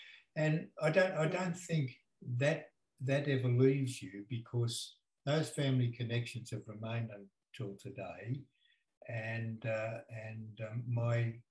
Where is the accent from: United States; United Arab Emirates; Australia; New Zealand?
Australia; Sydney, New South Wales; I was born in Sydney of Greek parents, and when I was born, my father was away in New Guinea in the war, the Second World War. So I grew up in those war years